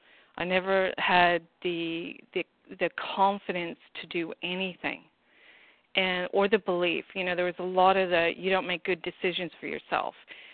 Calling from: Australia; I'm calling from Australia.

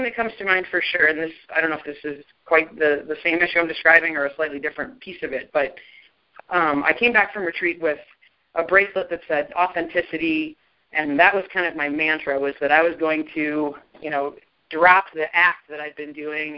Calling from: Denver, Colorado, United States; I'm calling from Denver.

